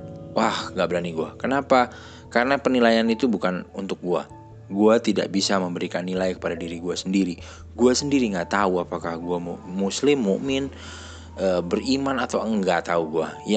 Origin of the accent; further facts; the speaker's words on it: Java, Indonesia; Dan gue orang Indonesia dan gue orang Jawa.